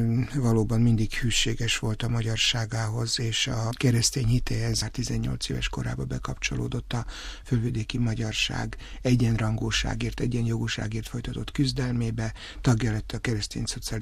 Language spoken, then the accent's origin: Hungarian; Slovakia; a fölvidéki magyarsággal foglalkoztam. Azon egyszerű oknál fogva, hogy magam is ott születtem, onnét származom